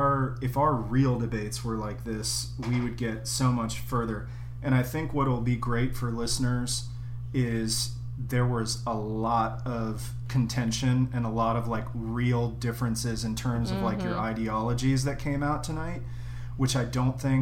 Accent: Florida, United States; Hasn't worked so well in my home state of Florida, but probably has a lot to do with our governor.

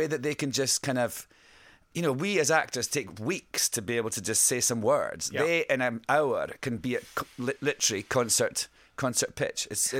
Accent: Scotland, United Kingdom; accent: Scottish; I sing in my own voice as well. I sing with my Scottish accent.

